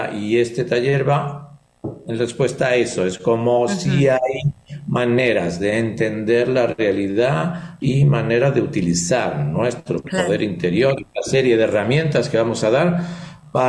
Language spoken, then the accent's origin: Spanish; Spain; moved away; Yo soy español, he vivido muchos años en diferentes países de Latinoamérica, entonces soy un mix de Latinoamérica y España